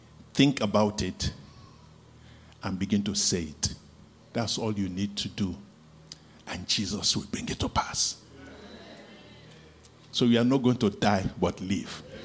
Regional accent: Jos, Plateau, Nigeria; I was born in Jos and I grew up in Jos until I left.

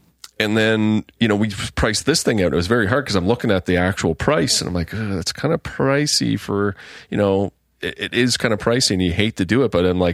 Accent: Nova Scotia, Canada; we grew up in Cape Breton Island, so things don't cost that much.

